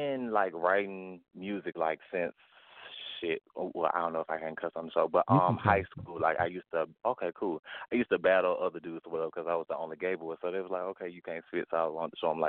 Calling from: Alabama, United States; I'm in Alabama right now.

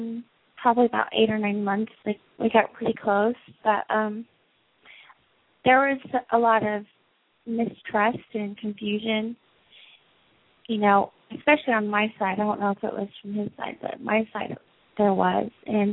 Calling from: Oklahoma, United States; Oklahoma.

